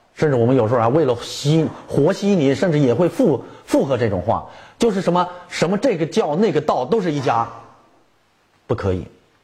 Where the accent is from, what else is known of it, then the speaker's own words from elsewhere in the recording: China; 问题是现在我们中国人呀特别有本事，不管什么门门道道一弄弄的，就他都给你搞砸搞坏变味儿啊。